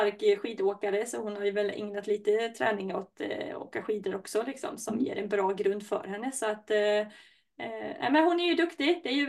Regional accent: Skene, Västra Götaland County, Sweden; två tjejer som kommer ju från närheten där jag kommer från, ju markbygden här då, Kina Skene där.

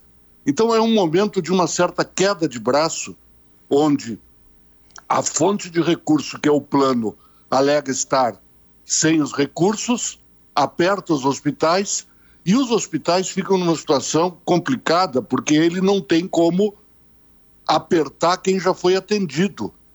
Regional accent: Bagé, Rio Grande do Sul, Brazil; also born or lived in Santana do Livramento / Porto Alegre; Eu nasci em Santana do Livramento, me criei em Bagé, fui muito a Lavras do Sul e depois morei em Porto Alegre.

